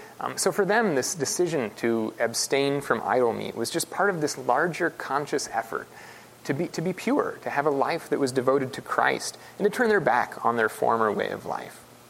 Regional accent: Indiana, United States; Did I love sugar cream pie, which is the state pie of my home state of Indiana?

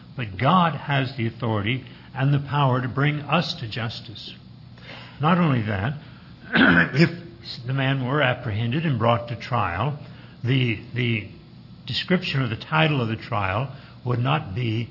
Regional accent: Texas, United States; When I was growing up in East Texas as a child in the 1930s, years of depression

